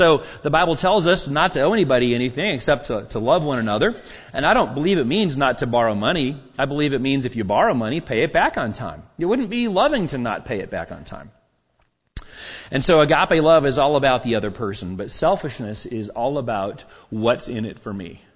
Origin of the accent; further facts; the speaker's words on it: Arkansas, United States; I'm from Arkansas, so it takes me a little bit of time to remember how to spell things.